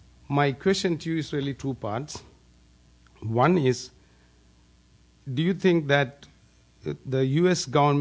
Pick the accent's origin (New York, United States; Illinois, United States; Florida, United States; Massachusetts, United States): New York, United States; And I am from New York.